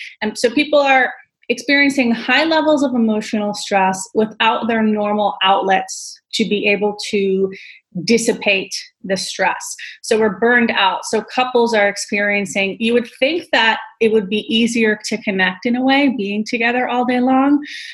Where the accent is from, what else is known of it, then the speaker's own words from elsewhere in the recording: New York City, New York, United States; So I grew up in New York City in a, you know, 2-bedroom apartment with my mom, my dad, and my twin sister.